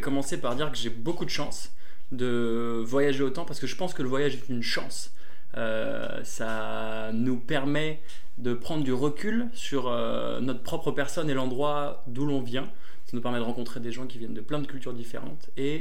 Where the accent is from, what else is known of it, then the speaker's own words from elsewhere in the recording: France; accent: French; Moi j'ai un accent français de fou en anglais que je cultive